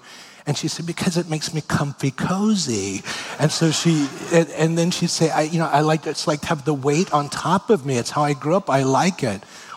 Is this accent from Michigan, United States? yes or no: no; Miami, Florida, United States; and I was raised in Miami, Florida, where it is warm.